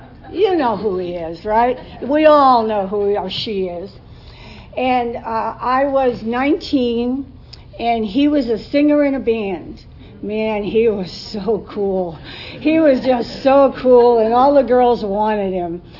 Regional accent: Boston, Massachusetts, United States; And I'm from Boston, and it was in the winter, and so, and I grew up in the city, so we drank in a hallway to keep warm.

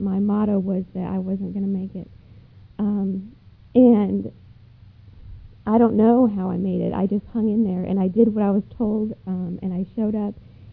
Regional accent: Denver, Colorado, United States; I'm originally from Denver, and at night I used to wear, like black leather.

